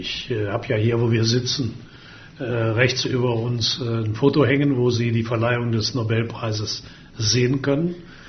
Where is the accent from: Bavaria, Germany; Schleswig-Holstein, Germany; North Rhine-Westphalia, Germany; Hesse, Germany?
North Rhine-Westphalia, Germany; Würselen; in meiner Heimatstadt in Würselen.